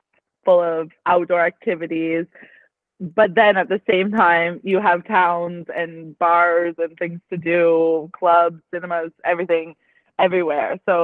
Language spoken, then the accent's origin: English; Canada; I find it quite packed with people for it being rural, because I'm from Canada where you know, rural is really rural.